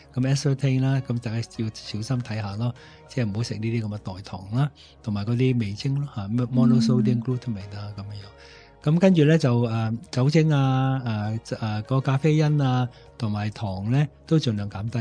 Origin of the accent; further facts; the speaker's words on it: China; 我中国人成日都话咧，即系食到七分饱